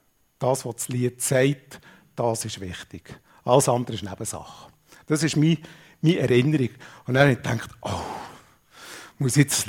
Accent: Schwanden bei Brienz, Bern, Switzerland; dort wo ich aufgewachsen bin, das war ja wirklich abgelegen gewesen. Schwanden bei Brienz, oben am Brienzersee. Und das Interessante ist, jetzt wohne ich eigentlich relativ zentral in Zerlesbach, gerade neben Aarau

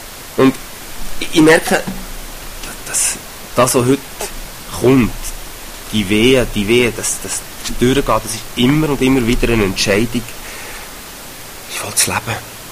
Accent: Switzerland; Völlig entgegen dem gehen, wo wir als Schweizer in unseren stummen Götzen.

